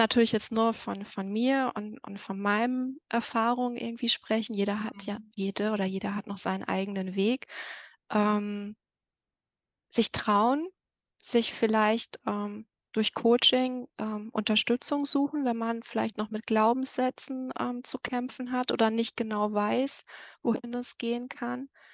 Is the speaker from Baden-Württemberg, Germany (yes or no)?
no; Bochum, North Rhine-Westphalia, Germany; Ich komme aus Bochum und das ist so ein bisschen mein Umkreis. Genau, so Ruhrgebiet, Bochum.